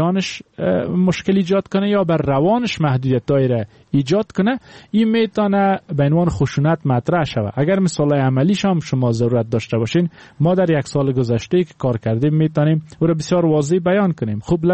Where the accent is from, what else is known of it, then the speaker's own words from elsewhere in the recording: Afghanistan; همه ما افغان هستیم، از همین جامعه افغانی هستیم